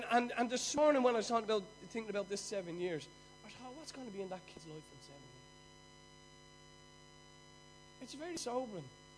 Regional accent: Ireland; I still remember growing up in Ireland

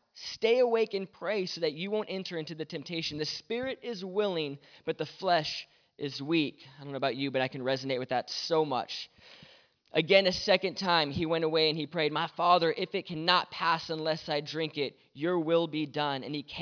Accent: United States; accent: American; So if you can understand my American accent, we're going to talk for a few minutes and we're going to get right to this.

